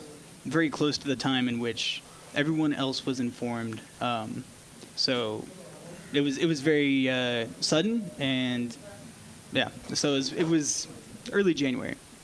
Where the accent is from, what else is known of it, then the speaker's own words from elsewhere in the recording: Austin, Texas, United States; So I am from Texas originally, Austin, Texas